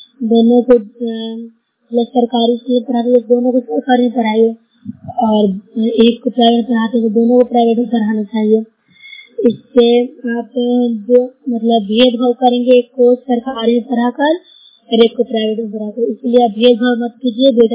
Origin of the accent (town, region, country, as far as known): Bihar, India